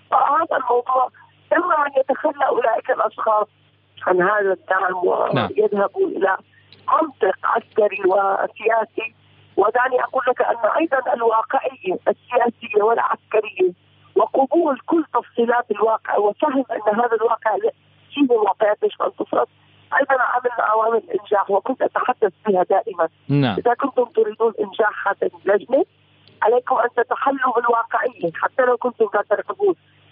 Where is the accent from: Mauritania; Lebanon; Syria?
Syria; أنا كمواطن سوري